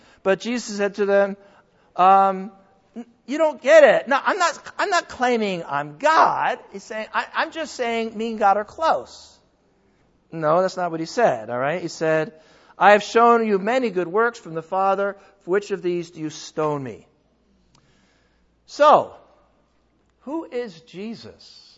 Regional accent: California, United States; It's because I'm from Southern California. You know, Southern California, as they say that down there.

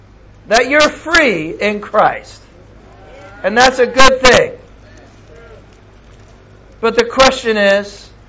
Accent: United States; moved away; Now, I come from America. It's kind of different there.

